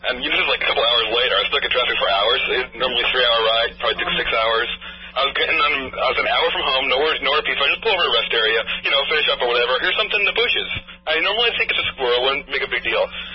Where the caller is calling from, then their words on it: Lowell, Massachusetts, United States; I'm in Lowell, Massachusetts right now.